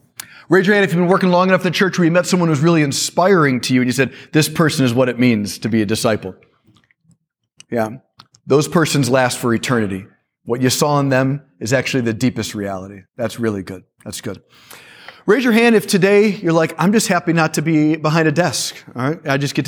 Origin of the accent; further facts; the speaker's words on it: Chicago, Illinois, United States; born there; So I was born in Chicago. My dad was Jewish. My mom was Catholic.